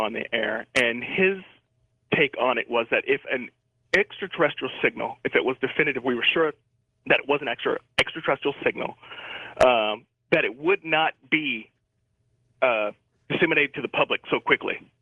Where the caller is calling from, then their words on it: Burbank, California, United States; From Burbank, California.